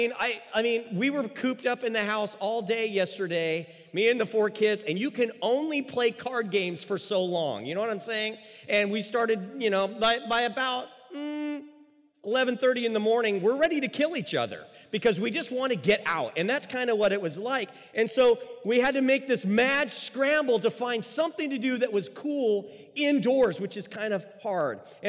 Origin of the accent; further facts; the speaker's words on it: San Francisco, California, United States; I grew up in San Francisco, so kind of hometown for me